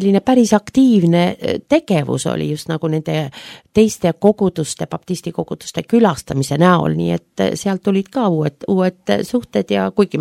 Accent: Pärnu, Pärnu County, Estonia; Mina sündisin Pärnu linnas, ühes imelises suvelinnas, nagu me kõik teame.

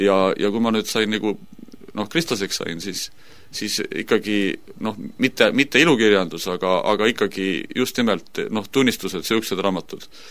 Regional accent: Tallinn, Harju County, Estonia; Ma olen tegelikult Tallinna linnas sündinud ja ülesse kasvanud ja kui ma sain täisealiseks, siis võtsin maalt naise ja ma olen maainimene.

